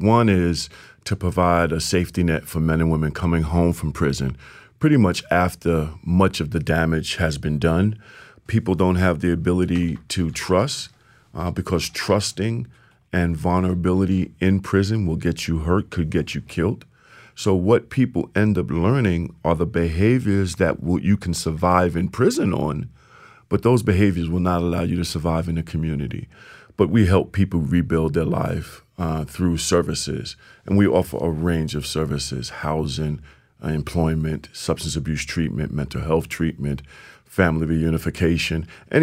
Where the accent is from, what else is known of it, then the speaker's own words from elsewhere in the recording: Bronx, New York, United States; I was born and raised in Soundview in the Bronx in the projects.